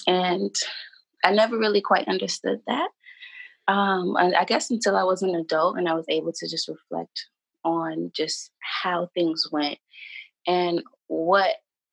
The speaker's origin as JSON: {"language": "English", "region": "New York", "country": "United States", "said": "I also work in child welfare. I'm from New York."}